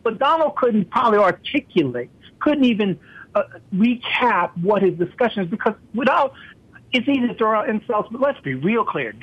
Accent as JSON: {"language": "English", "region": "New York", "country": "United States", "said": "I'm from New York. I know Trump."}